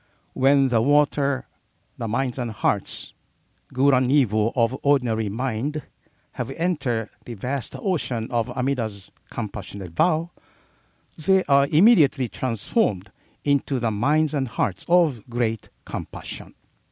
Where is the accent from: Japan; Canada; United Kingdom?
Japan; Hiroshima; I was born and raised in Hiroshima. When I was 4 years old, my hometown was totally devastated by the first atom bomb.